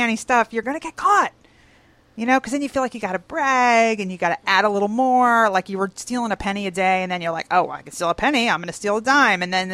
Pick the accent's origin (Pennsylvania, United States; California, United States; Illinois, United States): Pennsylvania, United States; Philadelphia; this guy from Philly, my hometown